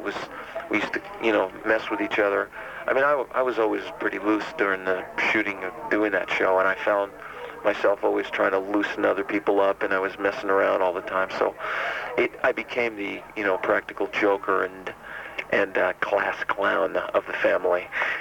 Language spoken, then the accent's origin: English; New York, United States; also born or lived in New Jersey; So, yeah, I'm from Jersey. And I was brought up in New York, very middle class.